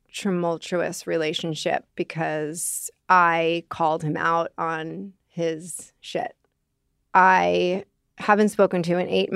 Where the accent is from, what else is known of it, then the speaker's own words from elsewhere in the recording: New York, United States; moved away as an adult; now in Marin, United States; I'm from New York. I moved to California, to Marin, but I wasn't handling things in a healthy way.